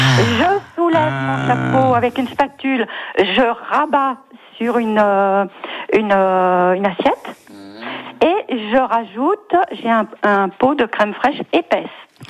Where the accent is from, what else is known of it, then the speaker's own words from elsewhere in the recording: Auvergne-Rhône-Alpes, France; Oui, et je viens du Bourbonnais